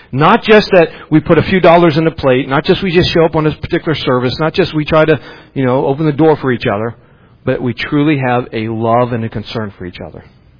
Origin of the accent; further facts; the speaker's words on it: West Virginia, United States; also born or lived in Ohio; I'm from West Virginia. Did you ever know that about me? You know where I was born at? Ohio. Well, how come you always talk about West Virginia? Because I grew up there.